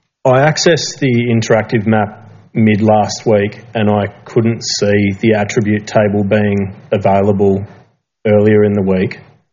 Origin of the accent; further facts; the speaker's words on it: Howden, Yorkshire and the Humber, United Kingdom; I'm from Howden